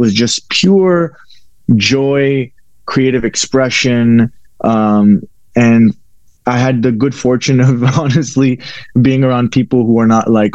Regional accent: San Diego, California, United States; also born or lived in Haryana, India; Yes, I was born in India. I was born in Haryana, but mainly grew up in San Diego.

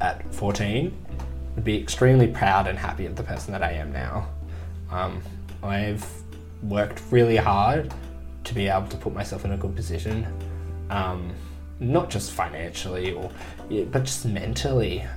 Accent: Queensland, Australia; born there; But I was born in Queensland, which it hasn't changed.

